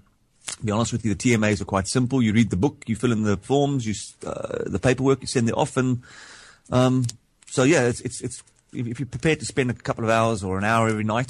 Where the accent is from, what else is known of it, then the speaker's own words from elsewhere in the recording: Cape Town, Western Cape, South Africa; moved away as an adult; now in United Kingdom; I'm originally from South Africa in Cape Town, and basically recession in 2008 closed my businesses down, and that's where I've ended up in the UK.